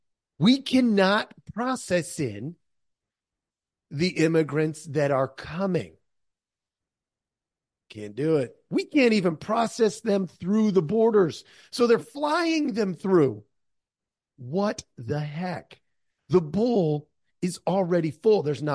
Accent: United States; I as an American am an immigrant, essentially, because almost all Americans, not all, but of the vast majority of us in America are immigrants in some form or another.

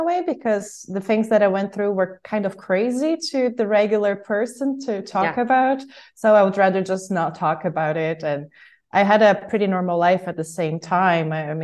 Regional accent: Brazil; also born or lived in Sweden; now in Spain; I'm actually born and raised in Brazil, but then I was living in Sweden for many years, and I just recently moved here.

